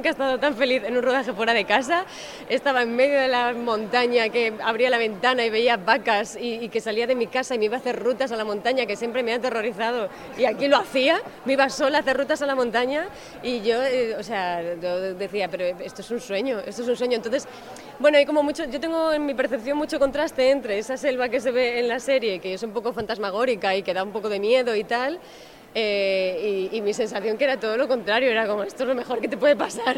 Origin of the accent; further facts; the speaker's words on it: Salamanca, Castile and León, Spain; yo soy de Salamanca, está muy cerquita